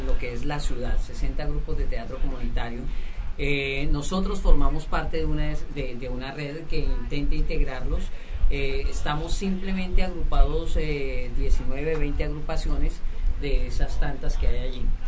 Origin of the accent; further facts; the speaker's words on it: Bogotá, Colombia; yo soy de Bogotá, la capital de Colombia. Uh-huh. Venimos de una localidad de Bogotá que se llama Fontibón.